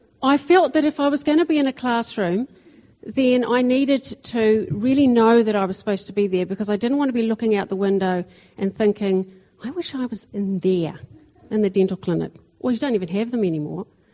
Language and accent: English; Ngaruawahia, Waikato, New Zealand; I was born here in the Waikato, out at Narawahia. My dad was the camp director at the Christian youth camps there. So I was brought up on a campsite, had lots of fun, and I had lots of opportunity to learn about Jesus.